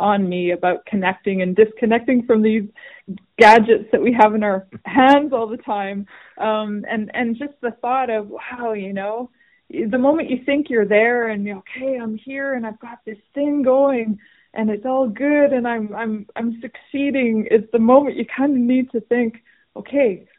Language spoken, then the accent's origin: English; Winnipeg, Manitoba, Canada; being a city kid growing up in Winnipeg